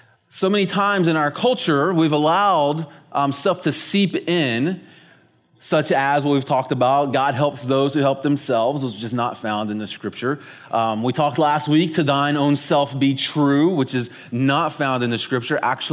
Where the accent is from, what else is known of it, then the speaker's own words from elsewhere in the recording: Florida, United States; I'm not Canadian. I love Canada, but I'm not Canadian. I'm a Floridian. I'm American.